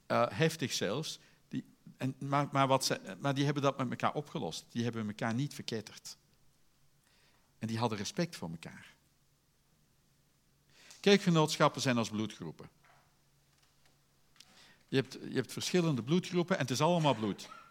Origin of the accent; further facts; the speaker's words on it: Netherlands; En wat zijn wij Nederlanders daar moeilijk in?